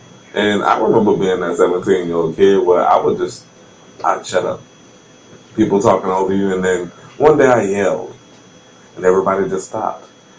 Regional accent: New Orleans, Louisiana, United States; now in Houston, United States; I'm from New Orleans. I'm a Katrina evacuate, and I went to those schools that you're talking about

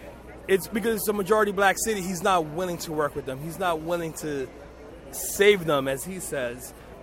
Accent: Brooklyn, New York, United States; I'm also from Brooklyn.

